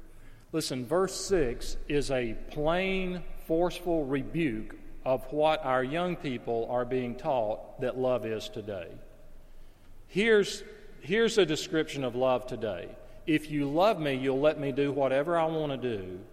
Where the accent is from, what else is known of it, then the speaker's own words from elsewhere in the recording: Alabama, United States; You know, I mean, I was from Alabama. I told you, we were smart.